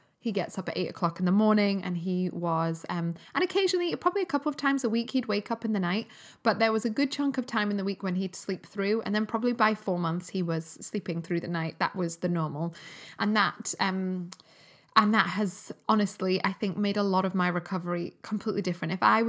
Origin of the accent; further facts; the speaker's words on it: England, United Kingdom; accent: English; because I'm English accent